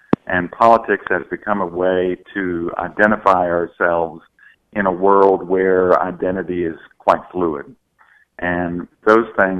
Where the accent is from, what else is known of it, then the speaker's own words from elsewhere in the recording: Louisville, Kentucky, United States; I grew up in Louisville, Kentucky, and, you know, there are two Episcopal churches there that were about the same when I grew up